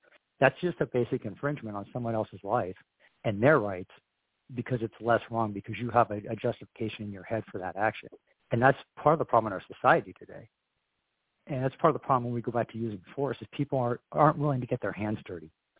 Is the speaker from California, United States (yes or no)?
yes; California, United States; My wife is from Northern California, the Bay Area, and I was from Southern California.